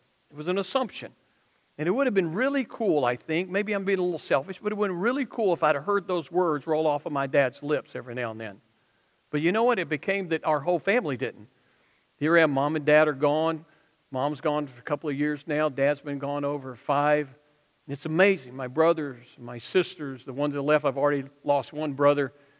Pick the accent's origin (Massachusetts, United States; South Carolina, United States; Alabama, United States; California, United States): Alabama, United States; accent: Alabama redneck backwoods; I would start talking like I grew up in Alabama and stayed in Alabama. I used to have a very strong accent, by the way, and God has cured me of that. But I'm talking about an Alabama redneck backwoods accent.